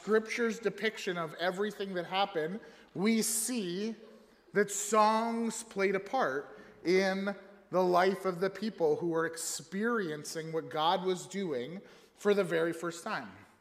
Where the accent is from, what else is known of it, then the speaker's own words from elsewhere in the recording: Alberta, Canada; I grew up in Central Alberta, so I had white Christmases.